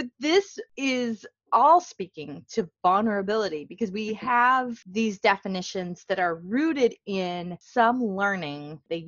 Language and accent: English; the North, United States; I grew up in the North, but I live in the South.